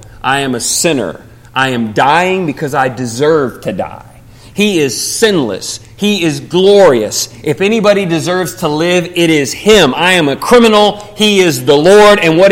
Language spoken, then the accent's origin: English; Texas, United States; and I'm from Texas, so I apologize for this next statement.